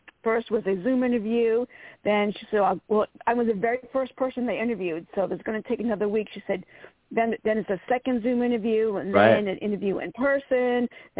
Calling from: Virginia, United States; from Virginia.

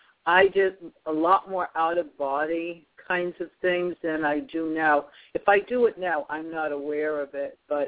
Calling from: Louisiana, United States; I'm calling from Louisiana.

